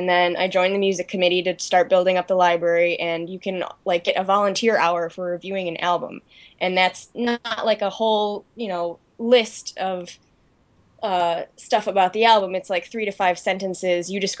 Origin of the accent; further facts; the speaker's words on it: Chicago, Illinois, United States; I've never been a huge … fan, even though I'm, you know, born and bred in Chicago.